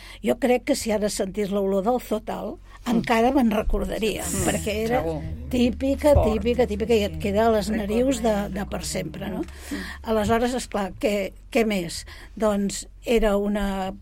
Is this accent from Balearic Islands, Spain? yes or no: no; Barcelona, Catalonia, Spain; perquè jo sóc de Sant Andreu